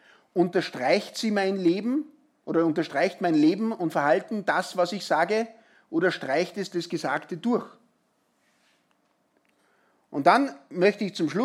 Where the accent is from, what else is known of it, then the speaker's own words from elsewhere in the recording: Austria; Das ist so, wie wenn ich als Österreicher in die Schweiz komme